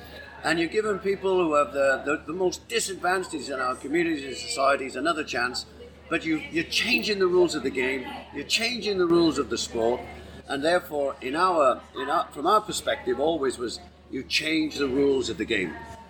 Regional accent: Cardiff, Wales, United Kingdom; Cardiff is my hometown. I used to run around Butte Park when I was 3 and 4 years old.

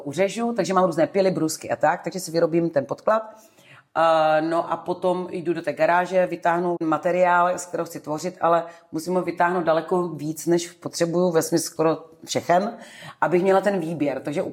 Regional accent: North Moravia, Czechia; já pocházím ze Severní Moravy. A vlastně tam je to kraj razovity

